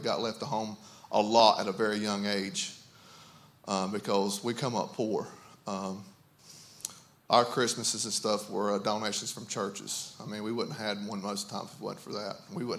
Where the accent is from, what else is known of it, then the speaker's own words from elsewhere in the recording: Gastonia, North Carolina, United States; I'm from Gastonia, about 2.5-3 hours away from here.